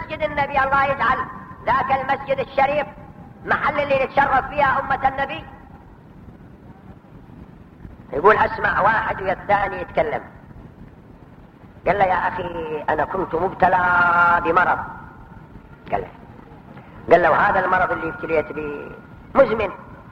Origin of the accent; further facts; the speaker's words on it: Bahrain; حتى هذا الرجال اللي يقول عندنا في البحرين